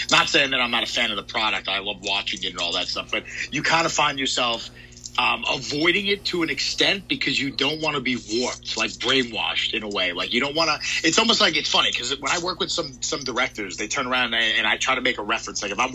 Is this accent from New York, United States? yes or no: yes; New York, United States; You know, I come from New York.